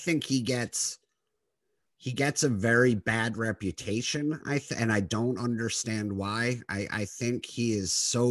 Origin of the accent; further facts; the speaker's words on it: New York, United States; You know, I grew up in the New York area, and yeah.